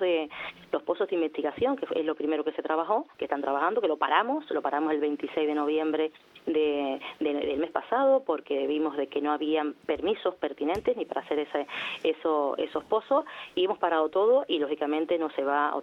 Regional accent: Tacoronte, Canary Islands, Spain; sigo siendo la misma, soy una vecina de Tacoronte

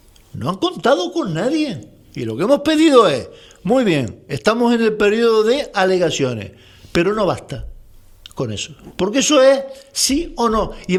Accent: Canary Islands, Spain; yo, como tinerfeño

